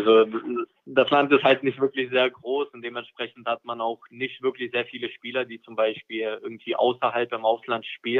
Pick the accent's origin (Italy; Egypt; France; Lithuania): Lithuania; Vilnius, Vilnius County; now in Germany; Also ich komme ursprünglich aus Litauen, aus der Hauptstadt Vilnius. Und vor ein paar Jahren habe ich die deutsche Staatsbürgerschaft beantragt.